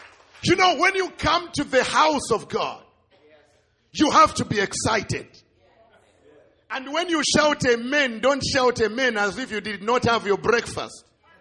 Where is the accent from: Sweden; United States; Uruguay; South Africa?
South Africa; He said, sir, where are you from? I say, I'm from South Africa.